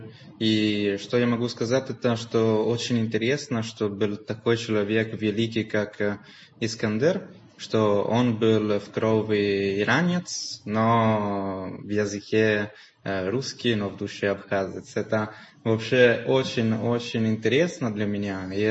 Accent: Liguria, Italy; Russian is a second language; now in Venice, Italy; Я из Лигурии, который это регион, который находится на береге около границы Франции. Но я на данный момент учусь на востоковедении Венеции.

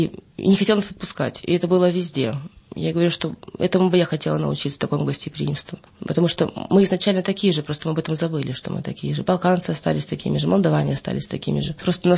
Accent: Crimea, Ukraine; Я вот, ну, я поражаюсь, я крымчанка, такого у нас нет, что так сигналили там.

